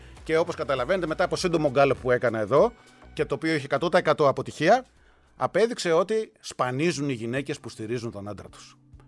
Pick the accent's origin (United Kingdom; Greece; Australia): United Kingdom; England; Greek is a second language; Είμαι Αγγλίδα και το γεγονός ότι η Αγγλία έφτασε στα ημιτελικά είναι σπουδαίο.